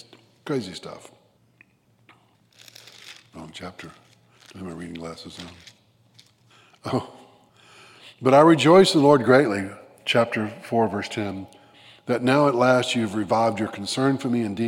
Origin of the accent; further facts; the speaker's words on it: Birmingham, Alabama, United States; moved away; I didn't know how to hunt anything when I moved here. And I was from Birmingham. I was a city slicker.